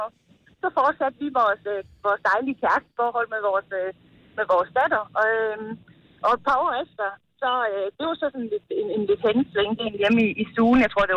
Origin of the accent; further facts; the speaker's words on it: Spentrup, Central Denmark Region, Denmark; Jeg er fra Spentrup, nord for Randers.